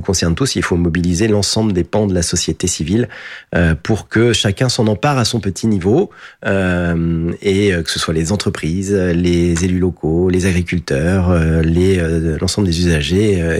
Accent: Île-de-France, France; Oui, c'est-à-dire que moi, je suis un citadin. J'habitais dans les Hauts-de-Seine. Voilà, je suis originaire des Hauts-de-Seine

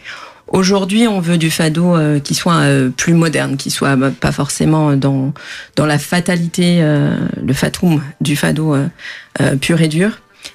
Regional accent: Portugal; accent: Portuguese; Enfin, j'ai la voix et puis j'ai l'accent portugais.

